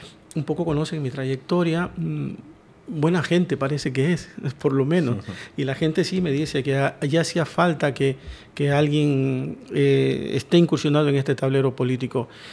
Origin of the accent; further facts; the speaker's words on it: Ecuador; moved away as an adult; ya con 56 años, yo digo, tengo la espalda curtida, un poco vine, fui un emigrante más. Yo vine de Ecuador en el año 90, en el año 2000, pues por la crisis bancaria que hubo, con 33 años